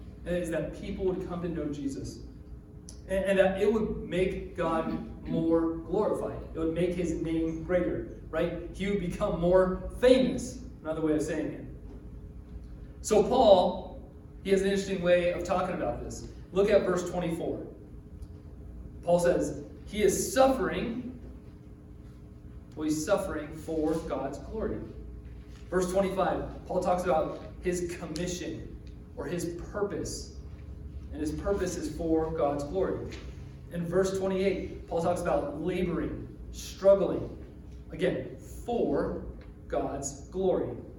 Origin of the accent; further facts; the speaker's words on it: United States; Because I'm an American.